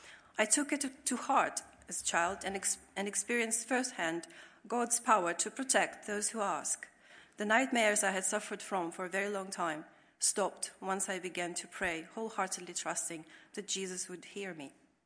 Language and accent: English; Russia; also born or lived in Soviet Union; now in Moldova; So, like I said, I was born in the Soviet Union, more specifically in Russian Federation, and I was born into a Russian-Ukrainian family, which fell apart shortly after my arrival. So I lived in Russia together with my mother and older brother until 1991